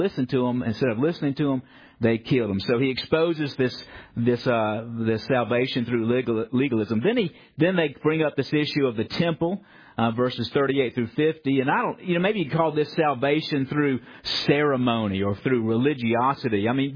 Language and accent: English; the South, United States; Whenever I start to get really proud about being Southerner, I remember the wickedness of the Ku Klux Klan